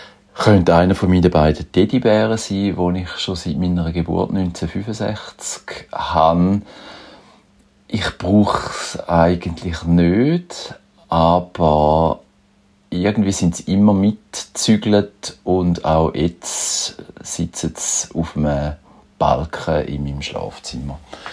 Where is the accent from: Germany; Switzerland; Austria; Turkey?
Switzerland; Thurgau; born there; now in Schaffhausen, Switzerland; ich bin 58, geboren bin ich im Thurgau, aktuell wohne ich in Schaffhausen.